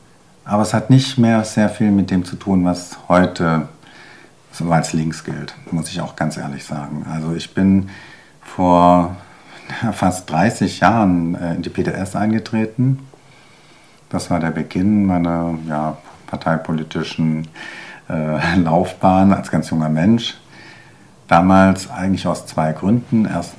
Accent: Tübingen, Baden-Württemberg, Germany; Ich komme ursprünglich aus Tübingen.

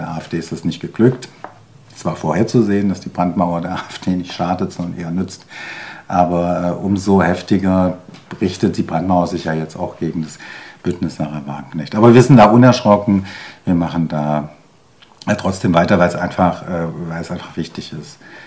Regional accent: Tübingen, Baden-Württemberg, Germany; Ich komme ursprünglich aus Tübingen.

